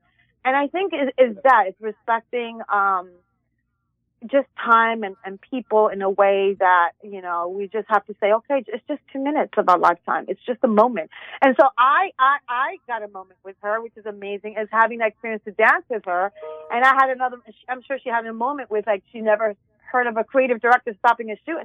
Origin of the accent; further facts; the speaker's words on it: New York, United States; I'm in LA time. I'm a New Yorker.